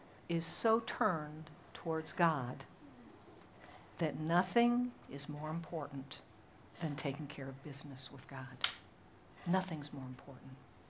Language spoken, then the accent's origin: English; Singapore; You all know that I grew up in Singapore.